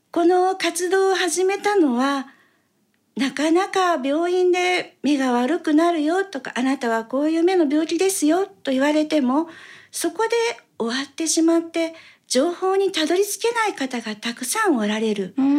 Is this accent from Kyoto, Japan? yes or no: yes; Kyoto, Japan; 私は京都生まれの京都育ちで、53歳のめっちゃおばちゃんです。